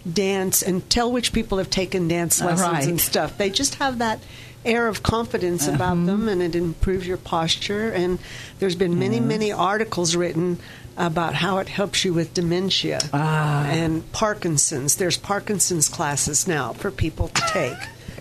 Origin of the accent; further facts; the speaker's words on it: Phoenix, Arizona, United States; moved away as an adult; Phoenix, Arizona.